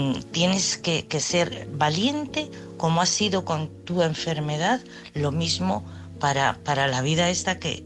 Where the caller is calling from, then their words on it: Madrid, Community of Madrid, Spain; de Madrid.